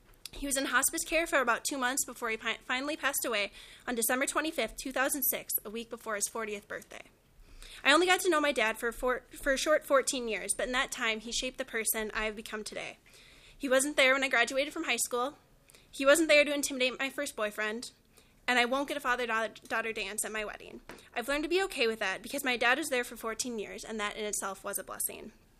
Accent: Andover, Minnesota, United States; I am from Andover, Minnesota. I am a senior at the University of Minnesota

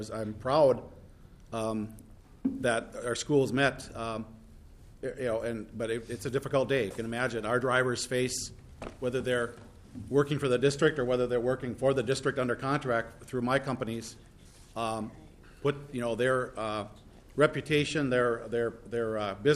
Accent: Minnesota, United States; I guess you know it's a big part of being a Minnesotan. And I remember growing up on the farm

